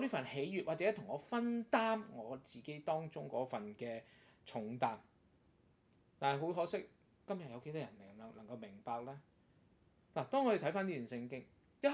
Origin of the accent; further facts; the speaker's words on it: Guangdong, China; 我就諗起一句説話，就係我哋廣東人成日都講啊